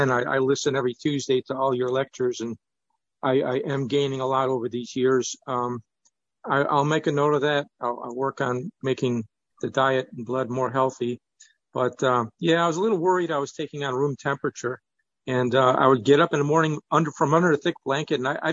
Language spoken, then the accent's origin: English; New York, United States; in Canada, and I'm originally from New Yorkistan.